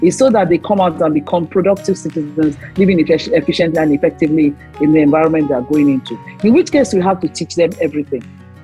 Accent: Ibadan, Oyo, Nigeria; And so I grew up in Ibadan.

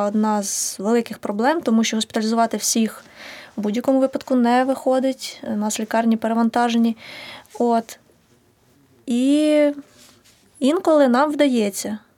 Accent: Vinnytsia, Vinnytsia Oblast, Ukraine; Я не шкодую, так, я з Вінниці.

